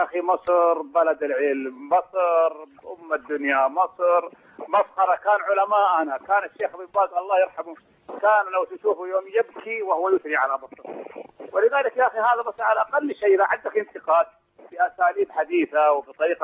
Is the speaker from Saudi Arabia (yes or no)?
yes; Saudi Arabia; أنا من السعودية ولست مصري